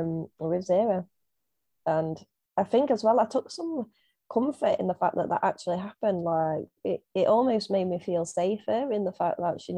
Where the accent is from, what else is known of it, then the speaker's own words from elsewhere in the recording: East Midlands, United Kingdom; accent: Derbyshire; Derbyshire, as a lot of people can tell from my accent. Apparently, I have a very strong one that I never knew before, but there we go.